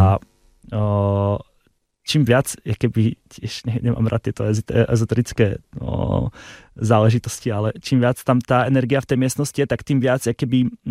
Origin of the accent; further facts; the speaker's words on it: Prešov, Prešov Region, Slovakia; to je jeden z dôvodov, prečo som nikdy neodišiel z Prešova, prečo tam som doteraz.